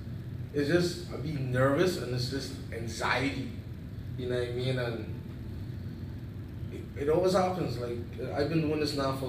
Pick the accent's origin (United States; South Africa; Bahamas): Bahamas; me growing up in the Bahamas, you know, as a Haitian